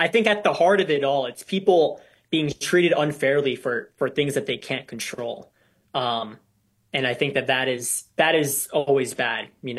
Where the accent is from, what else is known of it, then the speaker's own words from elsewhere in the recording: Las Vegas, Nevada, United States; I grew up in Las Vegas, which is a very multiracial place.